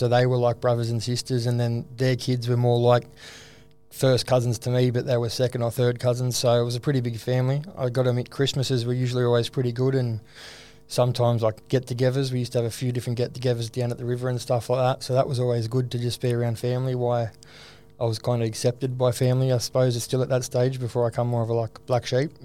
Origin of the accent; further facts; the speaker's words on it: Bass Hill, New South Wales, Australia; also born or lived in Liverpool / Yagoona; But I was born in Liverpool, in Liverpool Hospital in 94. So from there, I lived in Bass Hill for the start of my childhood to move to Yagoona.